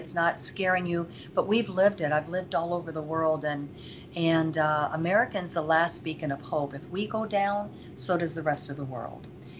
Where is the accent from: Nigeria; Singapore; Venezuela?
Venezuela; Caracas, Capital District; now in United States; I come from Venezuela. I was born in Caracas, Venezuela.